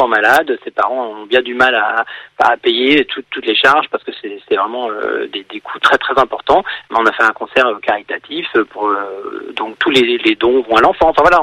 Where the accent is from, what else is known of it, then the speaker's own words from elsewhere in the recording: Rennes, Brittany, France; comme on est originaire de Rennes